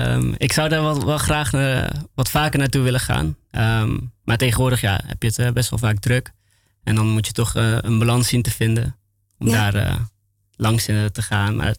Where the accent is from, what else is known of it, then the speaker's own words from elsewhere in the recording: Breda, North Brabant, Netherlands; also born or lived in Den Bosch; now in Amsterdam, Netherlands; Dus ik ben geboren en getogen in Breda.